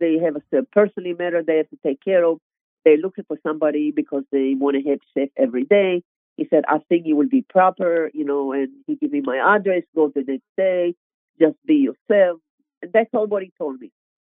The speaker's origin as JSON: {"language": "English", "country": "Israel", "second_language": "English", "said": "because obviously I have a different accent. So, yes. Of course, Mr. Bob Hope asked, where are you from? And I said, I'm from Israel."}